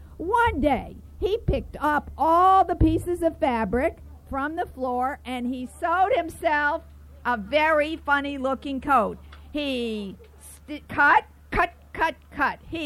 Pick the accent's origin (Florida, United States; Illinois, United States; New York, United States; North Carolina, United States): Florida, United States; Miami; I'm a storyteller from Miami